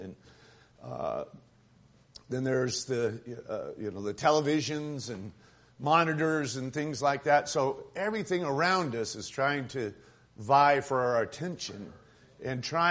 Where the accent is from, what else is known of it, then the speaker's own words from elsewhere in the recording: Midwest, United States; I actually was bothered by this as a Baptist. We were raised in the Midwest.